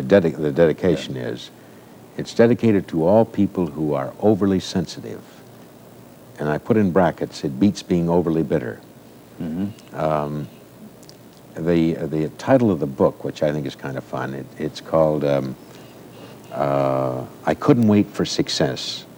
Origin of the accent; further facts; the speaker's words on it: Ohio, United States; born there; My father was born in Ohio. I was born in Ohio.